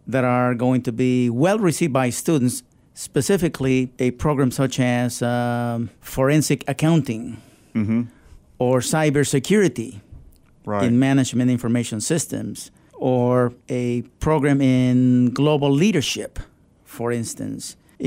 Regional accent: Colombia; English is a second language; now in Texas, United States; We enjoy the benefits of superb weather coming from a tropical country. And I was born and raised in Colombia.

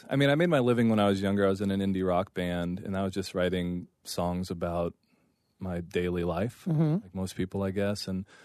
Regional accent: Tennessee, United States; also born or lived in Wyoming; I'm a red stater, like through and through. Like I grew up in Tennessee. I've lived in Wyoming. Those were the formative years of my life.

